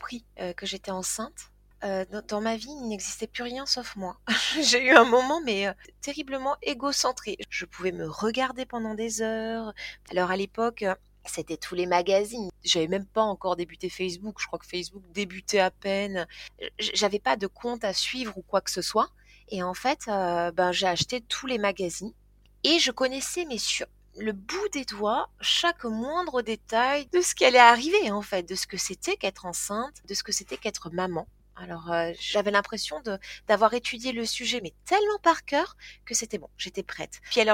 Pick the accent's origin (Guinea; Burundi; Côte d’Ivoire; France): France; Toulouse, Occitanie; Donc je suis née à Toulouse, j'ai grandi à Toulouse, j'ai été heureuse.